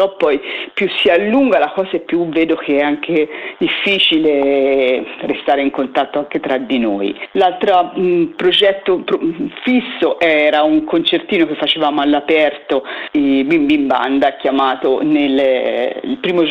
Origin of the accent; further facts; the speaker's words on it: Bettolle, Tuscany, Italy; noi siamo di Bettolio, che è una piccola frazione del comune di Sinalunga.